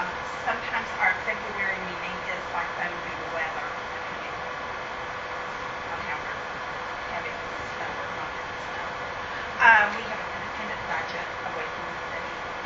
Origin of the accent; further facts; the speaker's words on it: West Virginia, United States; I'm from West Virginia, and we do a lot of the same things that she just said.